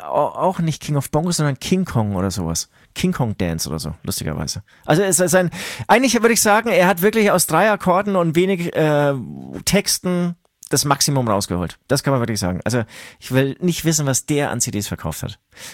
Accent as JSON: {"language": "German", "town": "Munich", "region": "Bavaria", "country": "Germany", "said": "Ich komme ja hier aus Untergiesing und das ist eigentlich wie so ein kleines Dorf. Jeder kennt jeden"}